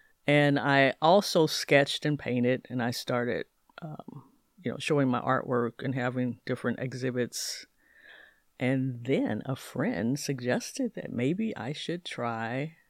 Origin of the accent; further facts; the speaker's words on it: Indianapolis, Indiana, United States; Well, I am from Indianapolis.